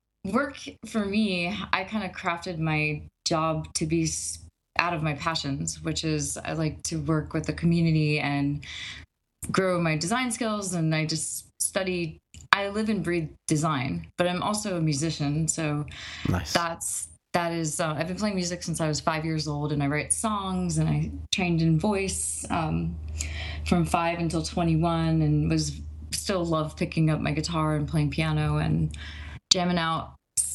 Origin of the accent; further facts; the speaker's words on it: Florida, United States; by the way, I'm from South Florida.